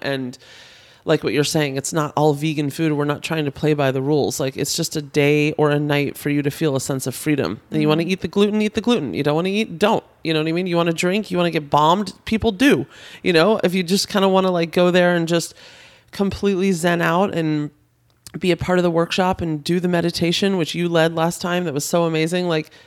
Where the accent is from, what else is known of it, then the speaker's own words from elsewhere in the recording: Washington, District of Columbia, United States; moved away as an adult; also born or lived in Northern Virginia; now in Los Angeles, United States; I was born and raised in Washington, D.C., Northern Virginia area. And moved to the West Coast, moved to LA when I was 23, straight out of college.